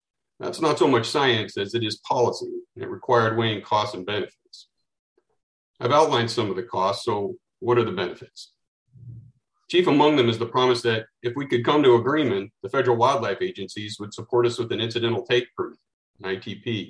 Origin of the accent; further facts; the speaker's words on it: Oregon, United States; I grew up in Eastern Oregon during the 90s, and I witnessed what casual natural resource policy can do to rural communities.